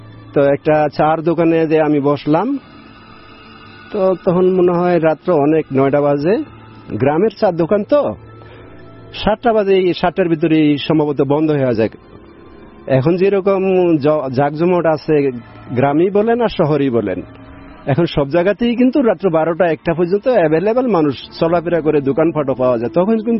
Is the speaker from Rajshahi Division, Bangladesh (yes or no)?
no; Fatullah, Dhaka Division, Bangladesh; আমি নারায়ণগঞ্জ ফতুল্লা থেকে আসছি।